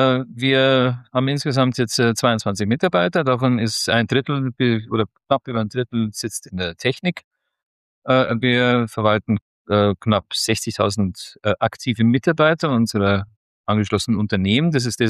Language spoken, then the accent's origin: German; Altötting, Bavaria, Germany; Geografische Herkunft, Altötzing, mitten in Bayern, born and bred Bavarian, wenn man so will.